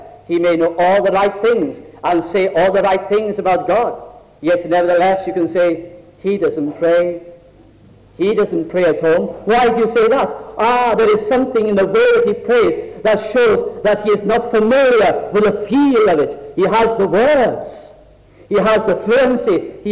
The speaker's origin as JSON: {"language": "English", "region": "North West England", "country": "United Kingdom", "tie": "born or raised there", "first_language": "Welsh", "second_language": "English", "said": "I was brought up in South Lancashire, and we used to listen to every little Welsh programs on the radio for the reason that we long to hear our own little language"}